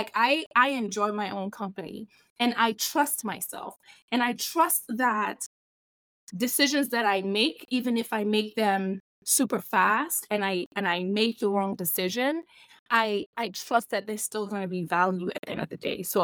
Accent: Nigeria; so I'm a Nigerian girl that grew up in Nigeria in a Nigerian household.

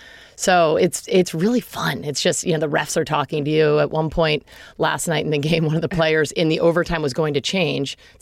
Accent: Boston, Massachusetts, United States; My first game was Detroit at Boston, and I'm from Boston, as you mentioned.

